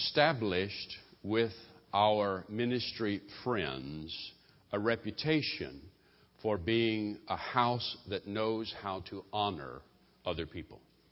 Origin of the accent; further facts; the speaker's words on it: the South, United States; I'm from the South.